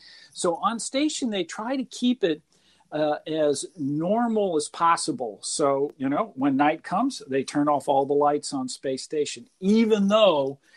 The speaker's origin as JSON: {"language": "English", "town": "Burlington", "region": "Iowa", "country": "United States", "tie": "born or raised there", "said": "I was born and raised in Burlington."}